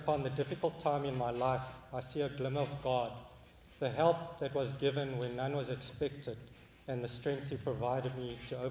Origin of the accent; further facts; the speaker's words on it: South Africa; moved away as an adult; now in St. Paul, United States; I was born and lived in South Africa. Youngest of four siblings. So before moving across the Atlantic, where I now stay in St. Paul, Minnesota, I've been here for 3 years and 8 months.